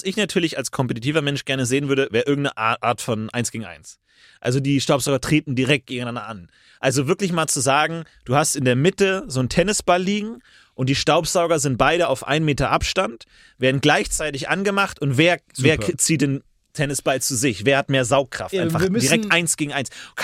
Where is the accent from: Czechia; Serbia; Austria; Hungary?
Serbia; Komm schon, für Serbien. Mein Heimatland, meine ganze Familie schaut zu.